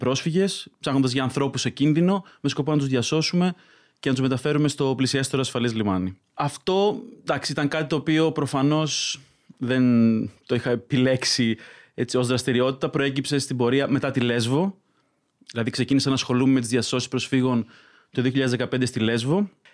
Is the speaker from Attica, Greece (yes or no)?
yes; Athens, Attica, Greece; Είμαι από την Αθήνα